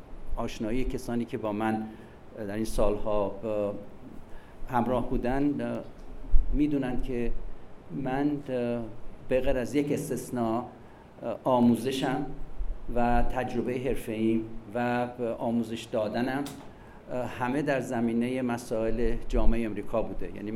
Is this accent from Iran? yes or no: yes; Iran; moved away; من و تحصیل و تدریسم همه در زمینه جامعه امریکا بوده، ولی از زمانی که از ایران من بیرون اومدم